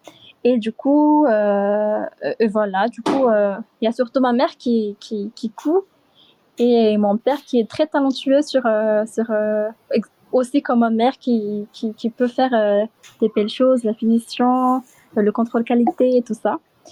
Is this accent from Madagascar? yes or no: yes; Madagascar; je viens de Madagascar, j'ai 23 ans